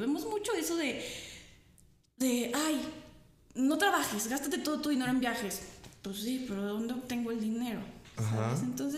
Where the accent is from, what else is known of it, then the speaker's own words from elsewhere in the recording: Mexico; Y a veces mucho como mexicanos criticamos eso.